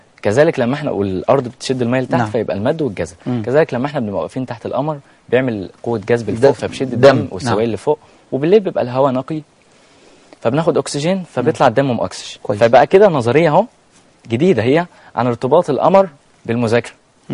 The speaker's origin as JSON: {"language": "Arabic", "town": "Mansoura", "region": "Dakahlia", "country": "Egypt", "said": "يتكلموا فيه عندنا في المنصوره."}